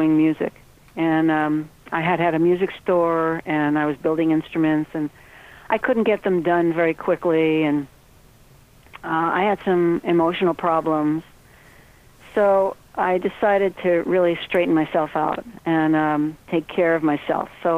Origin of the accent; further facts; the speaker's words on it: Brooklyn, New York, United States; Well, I grew up in Brooklyn, and my grandfather had a live poultry chicken market